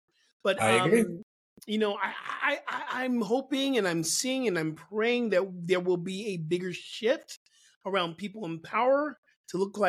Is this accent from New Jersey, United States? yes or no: yes; New Jersey, United States; The Wiz, when I was a little black boy growing up in New Jersey, my stepdad was a music.